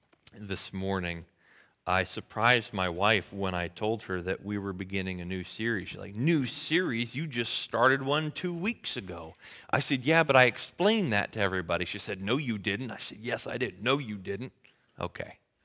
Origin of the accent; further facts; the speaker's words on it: United States; Now, you might think that because, well, I'm not overseas, I'm an American. I'm embedded in America and in Western culture.